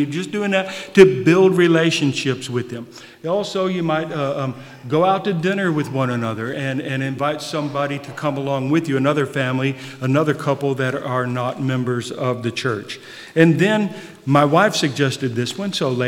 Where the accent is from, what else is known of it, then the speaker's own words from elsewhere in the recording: Alabama, United States; I'm from Northwest Alabama.